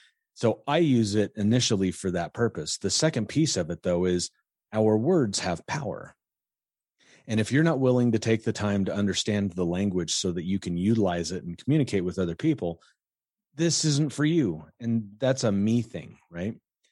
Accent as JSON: {"language": "English", "region": "Colorado", "country": "United States", "said": "I'm a redneck from Colorado, right?"}